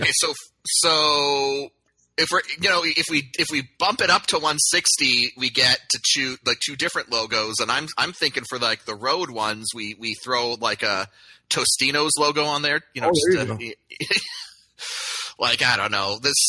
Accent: Canada; I'm from Canada, so I grew up seeing that Scotiabank logo

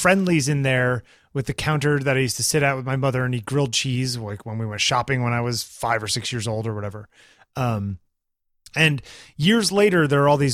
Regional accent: Waterbury, Connecticut, United States; You know, there was a mall when I was growing up in Waterbury, Connecticut, called the Naugatuck Valley Mall.

